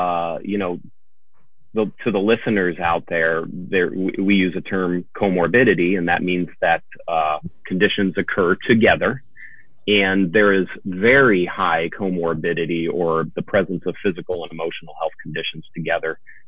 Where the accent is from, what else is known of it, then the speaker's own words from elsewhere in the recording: East Coast, United States; I'm from the East Coast originally